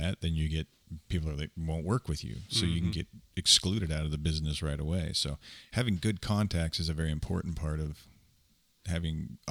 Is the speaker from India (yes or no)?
no; Utah, United States; I'm from Utah. It's my bad. I was raised that way.